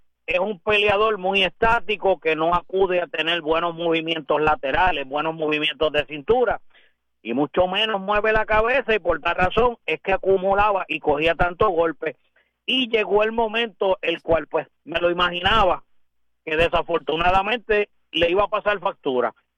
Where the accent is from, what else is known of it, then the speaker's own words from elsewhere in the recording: Puerto Rico; como puertorriqueño y como humano